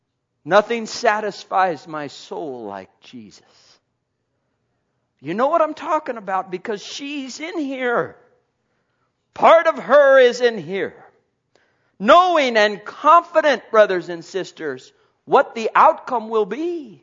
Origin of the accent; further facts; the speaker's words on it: Colorado, United States; I grew up around Coors Brewery.